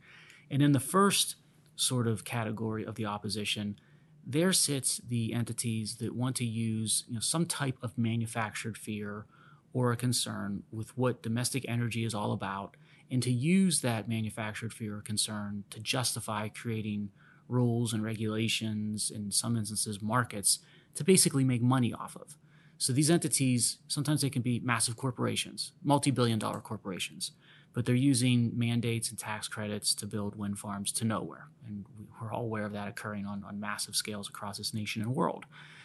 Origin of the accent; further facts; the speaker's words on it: Pennsylvania, United States; Pennsylvania, my home state, no different there.